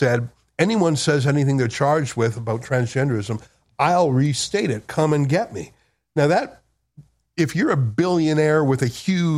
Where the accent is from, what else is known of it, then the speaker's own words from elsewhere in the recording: Canada; I'm a Canadian.